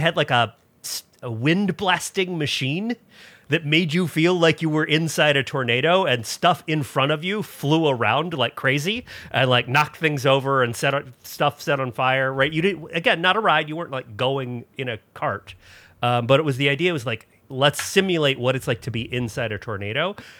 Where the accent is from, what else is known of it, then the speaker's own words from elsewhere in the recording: Florida, United States; but I've been in plenty of hurricanes growing up in Florida